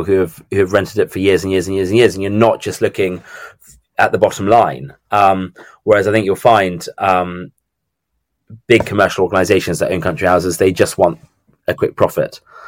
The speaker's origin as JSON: {"language": "English", "region": "South East England", "country": "United Kingdom", "tie": "born or raised there", "said": "the village near where I grew up in Surrey, Shere"}